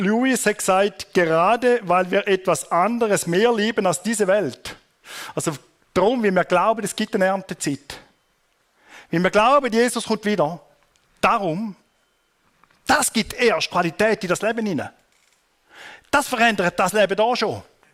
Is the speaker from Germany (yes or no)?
no; Thurgau, Switzerland; Ich bin selber auf dem Bauernhof aufgewachsen. Wir hatten Milch- und Obstwirtschaft im Thurgau draussen.